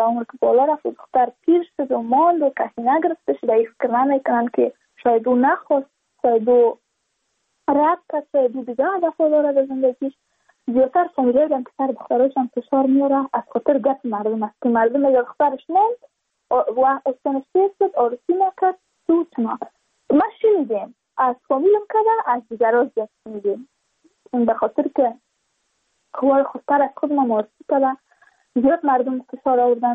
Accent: Badakhshan, Afghanistan; ما از بدخشان هستیم، یعنی منطقای دور دستش

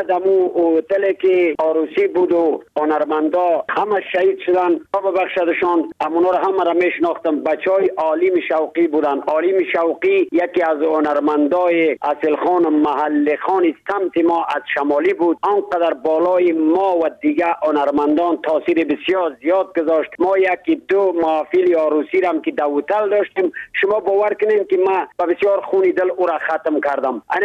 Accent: Badakhshan, Afghanistan; چون خودم پامیری هستم، از پامیری بدخشان افغانستان هستم

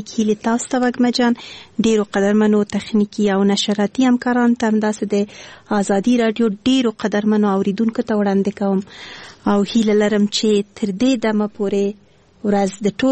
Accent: Kabul, Afghanistan; born there; زه د اصلا پلار مې د خوست ده، مور مې د پکتیا ده، او زه په خپله کابل کې زیږیدلی یم خو په هر صورت د خوست سیل کېږم.

